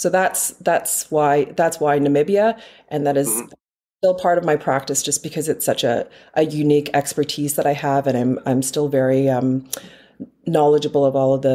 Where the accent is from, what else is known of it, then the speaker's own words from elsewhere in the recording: Toronto, Ontario, Canada; So I was born and raised in Toronto